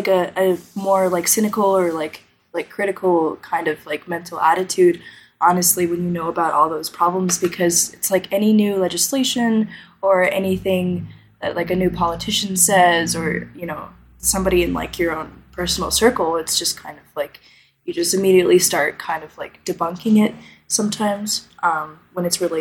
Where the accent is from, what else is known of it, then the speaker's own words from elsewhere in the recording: Texas, United States; I'm originally from Texas, and then I moved out to Membris about like 4 years ago.